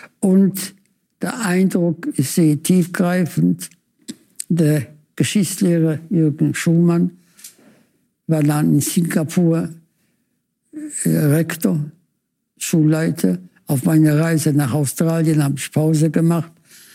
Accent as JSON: {"language": "German", "country": "Poland", "tie": "born there", "said": "dass in meinem Geburtsland Polen es junge Menschen gibt"}